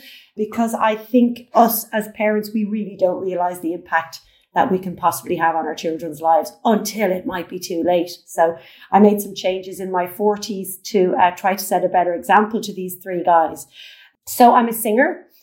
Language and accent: English; Ireland; now in Spain; Okay, well, I'm Irish, but I live in Spain. I've been here 20 years